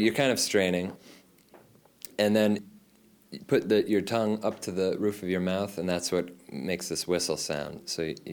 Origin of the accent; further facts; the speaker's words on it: Massapequa, New York, United States; I'm 26 years old. I'm from Massapequa, New York. It's Long Island.